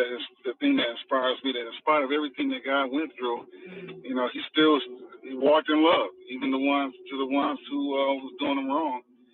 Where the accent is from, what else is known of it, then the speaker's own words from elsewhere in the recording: Flint, Michigan, United States; also born or lived in New York; now in Birmingham, United States; Well, originally I'm from Flint, Michigan. However, by way of New York, I am now in Birmingham, Alabama.